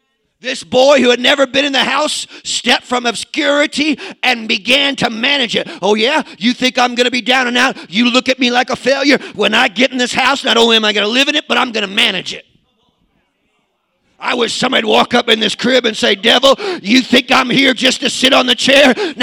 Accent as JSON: {"language": "English", "town": "St. Louis", "region": "Missouri", "country": "United States", "tie": "born or raised there", "said": "I'm from St. Louis, baby. I ain't scared of you because you formed a gang. I was raised around gang members."}